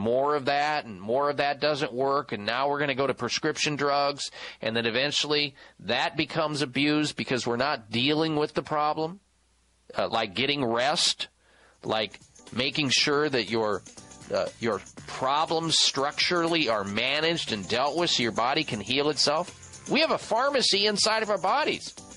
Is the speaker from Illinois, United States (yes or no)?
yes; Illinois, United States; My wife was born there. I'm from the Midwest. Grew up about 5 miles from this hospital. Know it really well, that area.